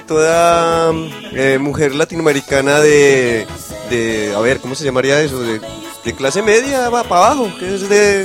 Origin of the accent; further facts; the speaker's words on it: Medellín, Antioquia, Colombia; En la tierra mía de Medellín, esta música sirve mucho como para hacer el amor.